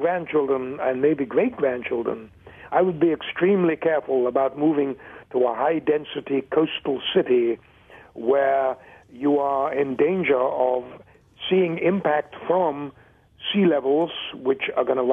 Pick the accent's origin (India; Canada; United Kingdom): United Kingdom; England; now in Santa Barbara, United States; I'm an Englishman and I like cooler temperatures. That's just why I live in Santa Barbara.